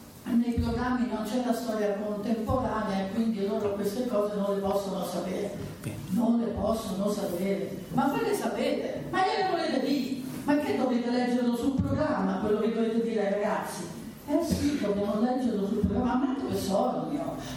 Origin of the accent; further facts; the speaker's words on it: Monte Porzio Catone, Lazio, Italy; Noi veniamo, voi da Cave, noi da Monteporzio, altri da Gallicano che vengono, abbiamo tutti questa fretta di riunirci